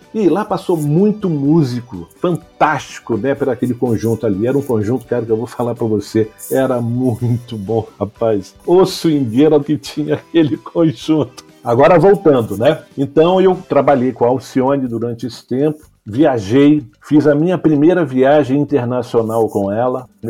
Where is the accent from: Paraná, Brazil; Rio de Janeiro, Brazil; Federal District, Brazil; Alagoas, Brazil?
Rio de Janeiro, Brazil; Eu nasci em Guadalupe, no subúrbio do Rio, e lá nós montamos um grupo.